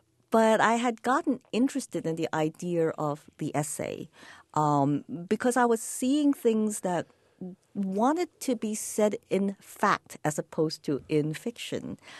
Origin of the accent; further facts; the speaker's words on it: Hong Kong; But of course, growing up in Hong Kong, Cantonese almost became a second language as well.